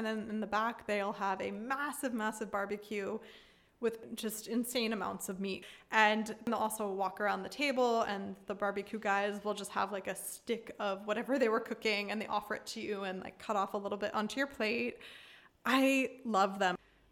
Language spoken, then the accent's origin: English; Philadelphia, Pennsylvania, United States; moved away as an adult; One of the things that's been the hardest itch to scratch living abroad is we're from the Northeast. We're from Philly, which has an amazing style of pizza.